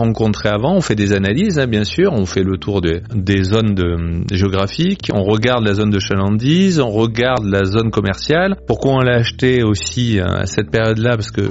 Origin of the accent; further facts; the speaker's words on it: Nouvelle-Aquitaine, France; Alors, nous on est de Dordogne à la base, hein